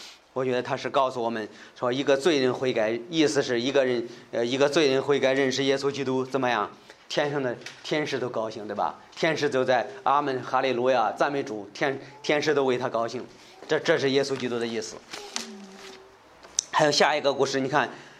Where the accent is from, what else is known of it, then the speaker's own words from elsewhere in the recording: China; 我觉得这个钱的比喻对我们中国人来说也会理解的